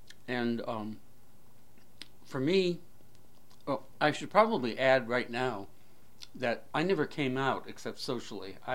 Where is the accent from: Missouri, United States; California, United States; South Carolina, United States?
Missouri, United States; St. Louis; also born or lived in Detroit, Michigan / Fort Wayne, Indiana; I was born in Detroit, Michigan in 1942, and I was there till about the age of six when we moved to Fort Wayne, Indiana, where my dad was employed at the time for a couple of years, and then to the St. Louis area